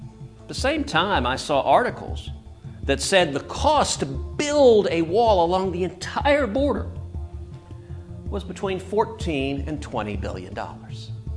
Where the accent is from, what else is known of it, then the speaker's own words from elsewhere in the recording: Texas, United States; My home state of Texas has 1,200 of those miles.